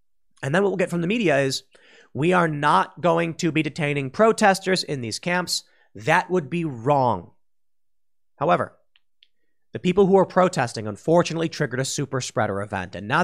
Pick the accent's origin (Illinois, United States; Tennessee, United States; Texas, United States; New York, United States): Illinois, United States; Cook County. I'm from Cook County. It's Chicago in the suburbs. It's terrifying. I grew up in Cook County until I was just about to turn 18. And then I moved to DuPage County.